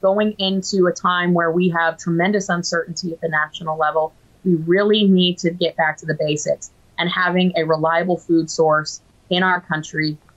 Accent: Florida, United States; This letter that we have teamed up with Darren Soto out of my home state of Florida

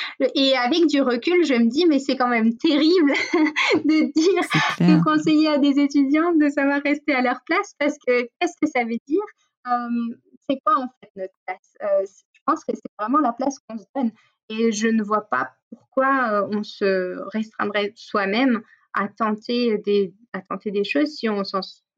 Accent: Grand Est, France; Je suis alsacienne.

